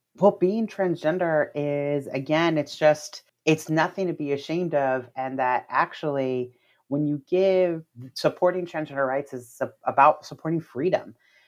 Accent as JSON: {"language": "English", "town": "Miami", "region": "Florida", "country": "United States", "said": "You know, I'm from Florida myself. I'm from Miami, and my family is Cuban American. So we're part of that, you know, lineage of people immigrating from Latin America that you mentioned."}